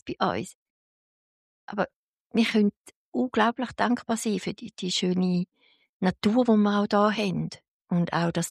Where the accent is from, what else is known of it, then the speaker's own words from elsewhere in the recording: Switzerland; gerade wir als Schweizer, die in einem wirklich gut organisierten Land sind